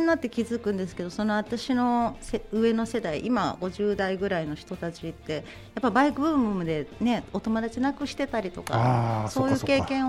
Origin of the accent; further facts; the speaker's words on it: Saitama, Japan; also born or lived in Yokohama; now in Kansai, Japan; 本当は、はい、埼玉出身なんですけど、